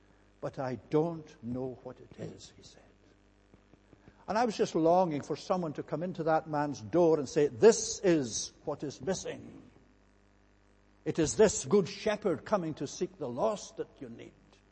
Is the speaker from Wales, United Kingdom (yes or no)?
no; Scotland, United Kingdom; now in Australia; I'm a Scot by birth and upbringing and habit and culture and character and by accent. But I'm an Australian by adoption.